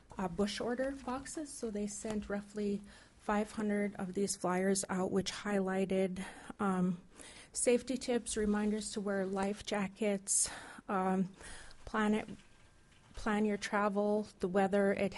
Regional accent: Dillingham, Alaska, United States; born and raised in Dillingham, as I had said.

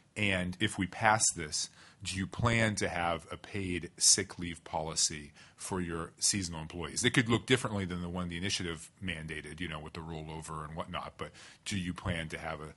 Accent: Cordova, Alaska, United States; I grew up in Cordova, so I appreciate

